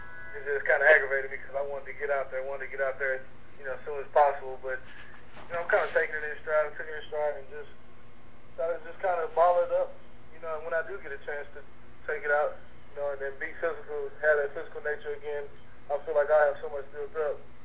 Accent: Louisiana, United States; it would be better if I could do it in my home state, in front of my family, in front of my people. So that's ultimately why I chose LSU.

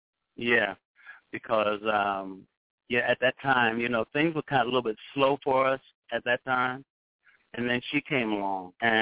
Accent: Georgia, United States; I was a country boy. I'm from Georgia originally, you know. I lived in the country even when I came up here, I lived in the country.

